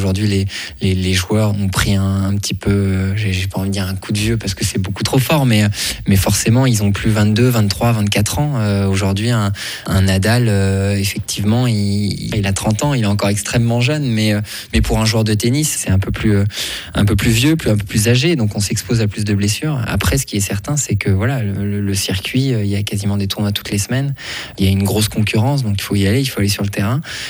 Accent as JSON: {"language": "French", "town": "Strasbourg", "region": "Grand Est", "country": "France", "lives_now": "Delémont, Switzerland", "said": "j'ai déménagé à Delémont. Maintenant, je suis depuis un peu plus d'un an. Il faut dire que je suis originaire de Strasbourg, de l'Alsace, donc de pas forcément trop loin."}